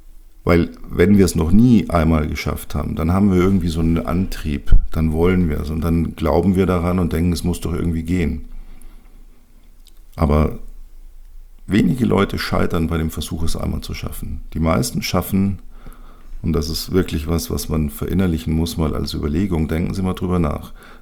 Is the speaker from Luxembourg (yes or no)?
no; Munich, Bavaria, Germany; Ich bin ja hier als Münchner natürlich FC Bayern-Fan.